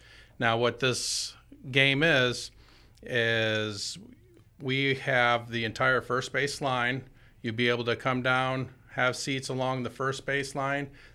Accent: Michigan, United States; Originally from Michigan.

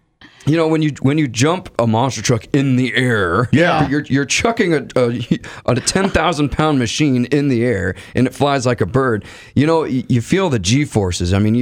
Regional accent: Florida, United States; I was volunteering at local shows where I grew up in South Florida.

